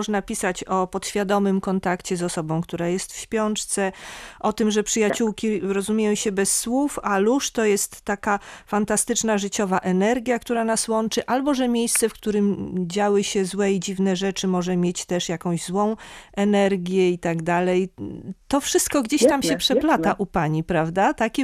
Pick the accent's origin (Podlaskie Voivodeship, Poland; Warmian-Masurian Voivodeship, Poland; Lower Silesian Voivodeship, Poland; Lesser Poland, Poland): Warmian-Masurian Voivodeship, Poland; Olsztyn; Ja jestem z Olsztyna